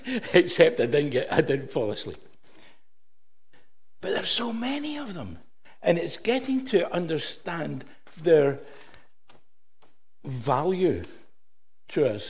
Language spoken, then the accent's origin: English; Scotland, United Kingdom; as only a Scot can actually do, to say to you. And one of the things that we do in Scotland is we first foot.